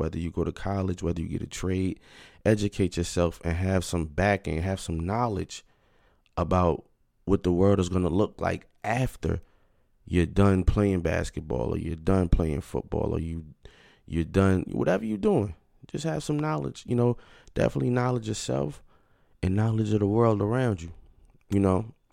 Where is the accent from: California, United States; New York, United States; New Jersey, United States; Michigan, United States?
New Jersey, United States; I'm from Jersey, so it could be Jersey